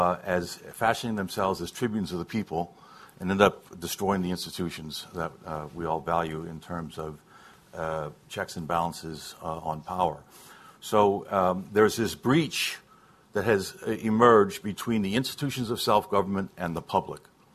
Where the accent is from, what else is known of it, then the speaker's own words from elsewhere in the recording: California, United States; I think the first of all, we come from California, and California is already a direct democracy.